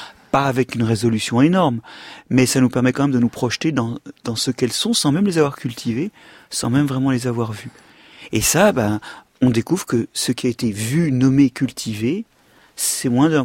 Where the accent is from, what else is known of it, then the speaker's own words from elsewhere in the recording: Brittany, France; Moi, quand j'étais petit en Bretagne, on me disait que le sol pelait.